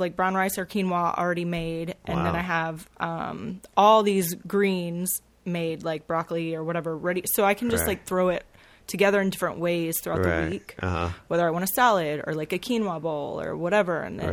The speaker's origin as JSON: {"language": "English", "region": "Texas", "country": "United States", "said": "I just feel, especially I'm from Texas, so corn fed on beef"}